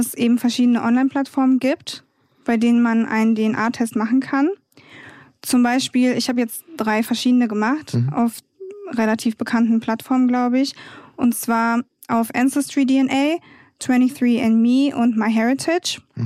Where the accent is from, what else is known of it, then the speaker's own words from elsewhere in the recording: Wiesbaden, Hesse, Germany; also born or lived in Munich; ich komme aus München, ich bin da geboren, dann nach Wiesbaden gezogen mit meiner Mutter und hier aufgewachsen